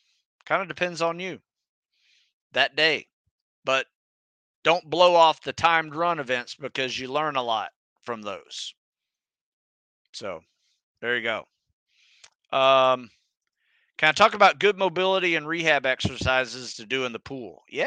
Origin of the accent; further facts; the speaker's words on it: Florida, United States; I grew up in North Florida where there's this bunch of freshwater springs, crystal clear water, and just awesome.